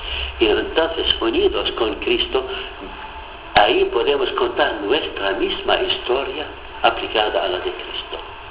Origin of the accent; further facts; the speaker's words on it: Nazareth, Northern District, Israel; Spanish is a second language; Yo que soy de Nazaret, cuando estoy en esta gruta, le digo, vivo otra cosa.